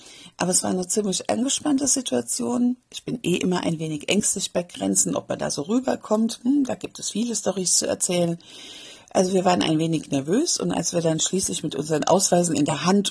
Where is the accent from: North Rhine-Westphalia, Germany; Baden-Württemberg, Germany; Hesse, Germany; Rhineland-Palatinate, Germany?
Rhineland-Palatinate, Germany; Mainz; Ich als Mainzer Mädchen mag Fastnacht trotzdem nicht sehr gerne